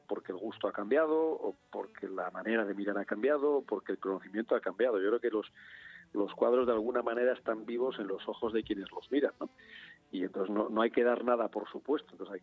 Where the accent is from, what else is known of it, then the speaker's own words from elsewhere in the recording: Spain; me considero un ciudadano español más en la media